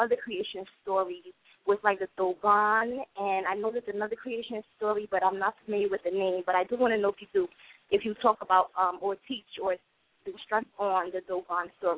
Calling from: Brooklyn, New York, United States; I'm calling from Brooklyn.

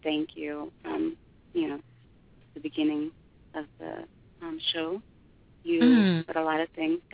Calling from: Boston, Massachusetts, United States; calling from the Bean.

